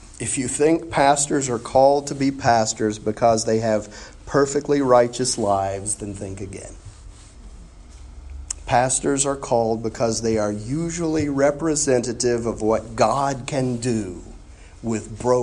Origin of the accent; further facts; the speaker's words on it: Spain; when we were kids growing up in Spain. See, we lived in a house on a hill in a row of similar houses that lined a crushed granite street on the edge of a subdivision.